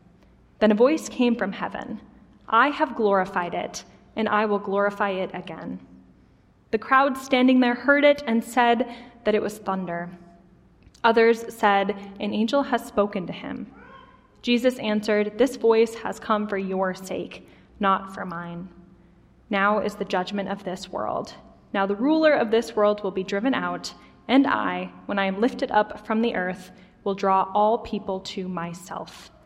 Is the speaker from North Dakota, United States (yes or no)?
yes; North Dakota, United States; I grew up in North Dakota, where I attended a camp my whole childhood.